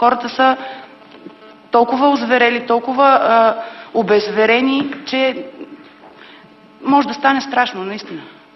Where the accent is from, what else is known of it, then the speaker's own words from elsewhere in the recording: Sandanski, Blagoevgrad Province, Bulgaria; от Сандански съм и съм от хората, които са по площадите, по улиците